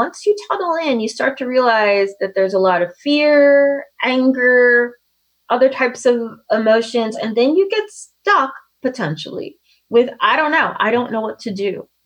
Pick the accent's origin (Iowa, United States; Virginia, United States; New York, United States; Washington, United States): New York, United States; And once I moved here, I learned that my ways as a New Yorker really just didn't fit.